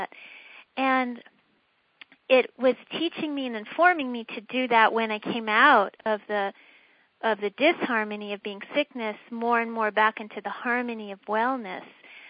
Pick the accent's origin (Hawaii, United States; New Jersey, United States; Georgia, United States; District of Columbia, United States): District of Columbia, United States; Washington; And I grew up in Washington, D.C., so, you know, I had in my mind certain things were very serious.